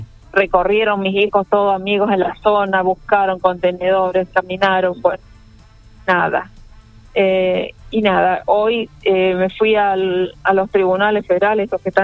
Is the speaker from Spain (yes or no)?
no; Granadero Baigorria, Santa Fe, Argentina; Yo soy de Granada, Baigorria